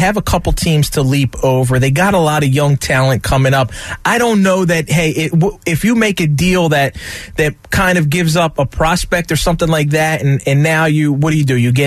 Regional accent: Philadelphia, Pennsylvania, United States; everybody knows I'm from Philly.

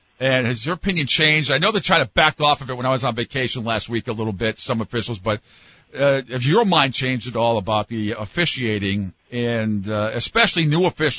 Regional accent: New England, United States; he knows I'm from New England, so he's like, "Well, you haven't had to suffer."

